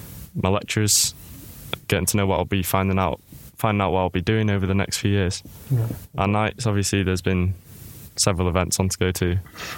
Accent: Altrincham, North West England, United Kingdom; Well, I come from Altrincham, Cheshire, which is a similar distance from where you've travelled from.

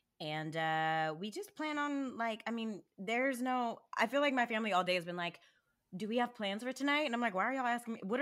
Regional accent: Texas, United States; now in Los Angeles, United States; I'm a Texan though through and through, so my body craves red meat. Like I grew up on.

